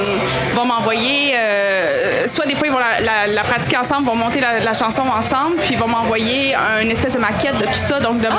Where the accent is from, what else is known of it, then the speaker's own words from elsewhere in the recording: Quebec City, Quebec, Canada; now in Saguenay, Canada; Je suis originaire de Québec, mais maintenant, j'habite au Saguenay.